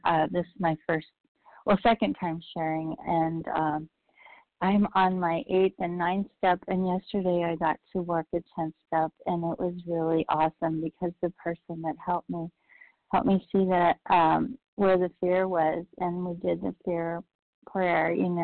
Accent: Roseville, California, United States; I am from Roseville, California.

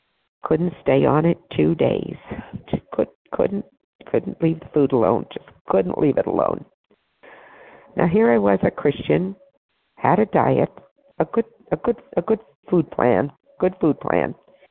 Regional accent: Idaho, United States; Yes, it's … I'm from Idaho. I'm 79.

